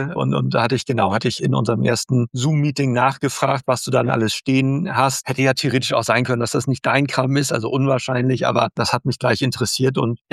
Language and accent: German; Hamburg, Germany; Ich komme aus Hamburg, lebe hier, bin hier geboren